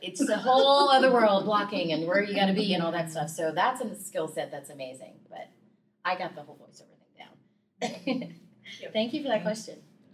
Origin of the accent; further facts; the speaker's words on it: Los Angeles, California, United States; I grew up in Los Angeles, and for some reason, I'm super nostalgic about, like, L.A. in, like, the 70s and 80s.